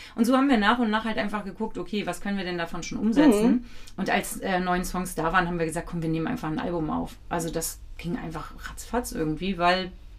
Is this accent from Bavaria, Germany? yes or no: no; Kiel, Schleswig-Holstein, Germany; born there; Ich bin ja in Kiel geboren.